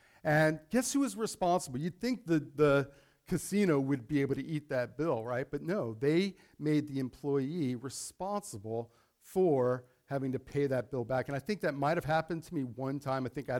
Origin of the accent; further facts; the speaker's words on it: Las Vegas, Nevada, United States; also born or lived in New York; So I was not born in Vegas. I was brought there. My parents moved there from New York when I was like 7 years old. But I grew up there up until just a couple of months ago.